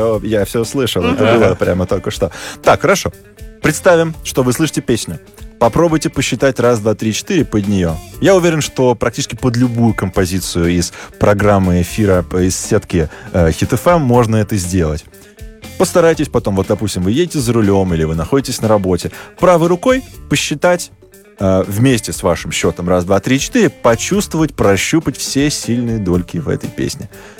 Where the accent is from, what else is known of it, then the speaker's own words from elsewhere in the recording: Moscow, Russia; я сам из Москвы родом